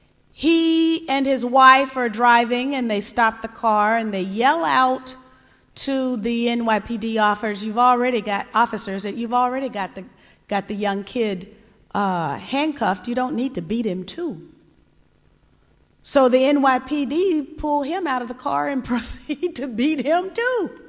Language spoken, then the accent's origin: English; the South, United States; accent: Southern; I'm from the South, I'm a proud Southerner, love my Southern accent